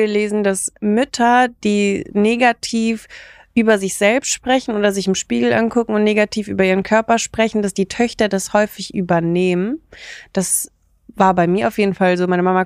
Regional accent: Germany; born there; Ich bin gerade so in Deutschland geboren und meine Eltern konnten auch noch kein Deutsch. Ich habe durch Fernsehen und Kindergarten dann Deutsch gelernt.

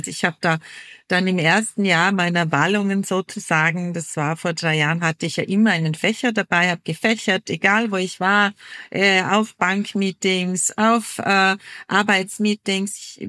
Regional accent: Vorarlberg, Austria; Weil eben bei uns in Vorarlberg die Feuerfrauen so stark und groß geworden sind.

